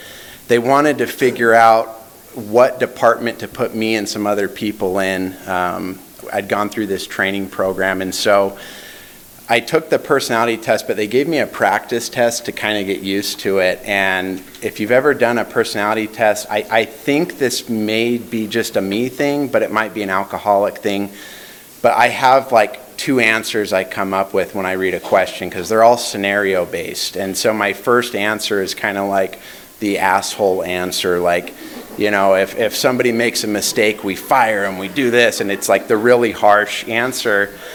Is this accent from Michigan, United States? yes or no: no; Provo, Utah, United States; So I grew up in Provo, Utah. I grew up in a very healthy home. I was the 7th of 8 kids. We were religious.